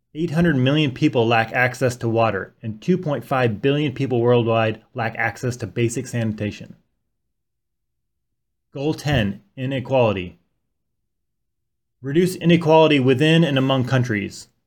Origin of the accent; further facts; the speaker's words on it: Iowa City, Iowa, United States; I grew up in Iowa City my whole life, and that is where the University of Iowa is located.